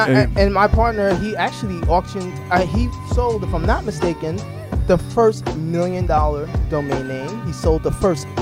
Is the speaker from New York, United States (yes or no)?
yes; Bronx, New York, United States; I'm from the Bronx, like you said. I'm from University Morris Heights, right? Yeah, right around the corner from where … did his thing, right?